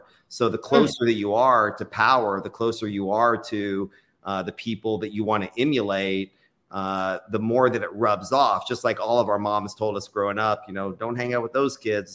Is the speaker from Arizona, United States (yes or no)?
no; Austin, Texas, United States; I was born and raised in Austin. It's my hometown.